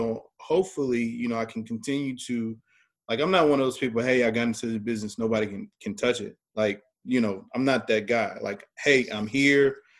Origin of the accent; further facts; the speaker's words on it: the South, United States; accent: Southern; you can hear, you know, my Southern accent, you can hear the Ebonics